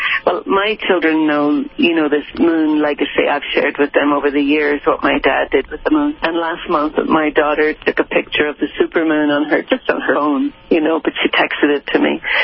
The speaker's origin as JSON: {"language": "English", "country": "Ireland", "tie": "born or raised there", "moved": "as an adult", "said": "I grew up in Ireland and I was going to university in England."}